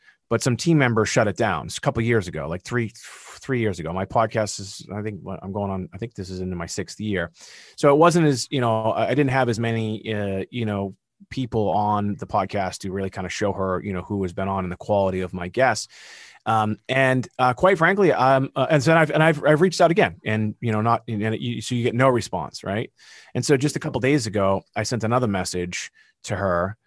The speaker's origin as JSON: {"language": "English", "region": "Massachusetts", "country": "United States", "said": "You know, we're both from Mass, both lawyers."}